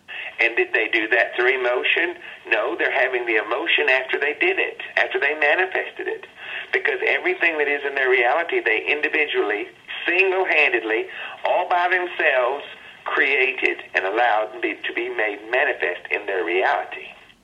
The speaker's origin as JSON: {"language": "English", "region": "Minnesota", "country": "United States", "said": "I'm from Minnesota. It's very cold here"}